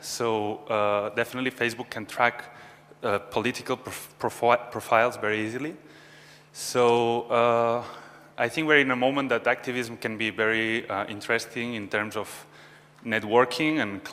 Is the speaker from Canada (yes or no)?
no; Spain; from Spain.